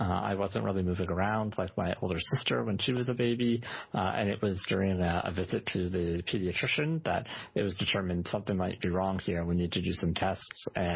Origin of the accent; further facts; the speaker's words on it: Port Elgin, Ontario, Canada; I grew up in on Port Elgin, on the second best sunsets in the world, right on the coast of Lake Huron.